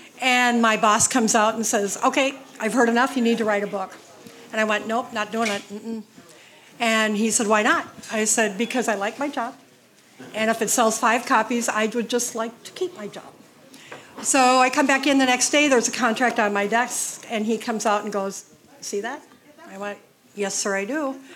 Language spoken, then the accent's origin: English; Roseau, Minnesota, United States; Well, I grew up in Roseau.